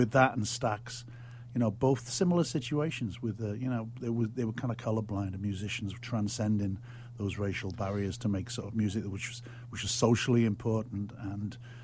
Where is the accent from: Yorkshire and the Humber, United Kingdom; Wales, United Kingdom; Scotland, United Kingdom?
Wales, United Kingdom; I'm Welsh, but I grew up in, you know, Britain.